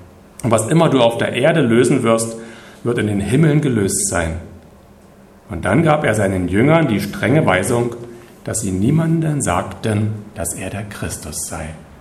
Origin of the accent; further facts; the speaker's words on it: Guben, Brandenburg, Germany; in meiner Heimatstadt Guben